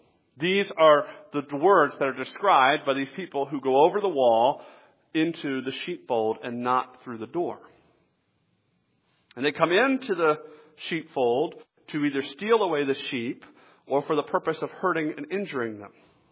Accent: Atlanta, Georgia, United States; You know, especially I grew up in Atlanta, okay? There weren't a lot of sheep in Atlanta, okay?

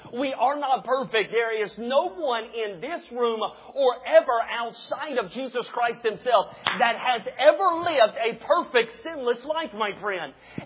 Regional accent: the South, United States; I grew up in the South, and everybody hugs.

